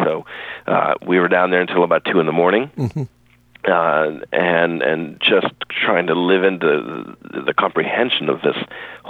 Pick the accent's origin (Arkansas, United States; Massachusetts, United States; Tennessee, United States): Massachusetts, United States; Boston; now in Charleston, United States; I'm originally from Boston, and so coming down here deeply into the Southern culture of South Carolina